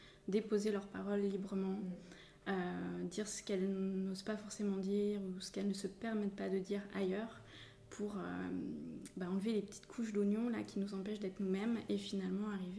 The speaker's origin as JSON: {"language": "French", "region": "Hauts-de-France", "country": "France", "said": "c'est la Picardie. D'accord. Et du coup, un département qui ressemble à la Mayenne, l'Aisne, très agricole"}